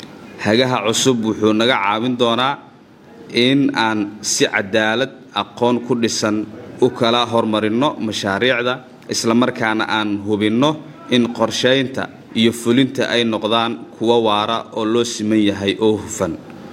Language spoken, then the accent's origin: Somali; Jowhar, Middle Shabelle, Somalia; born there; magaaladaana aan ku dhashay ee xaaladeeda aan ogahay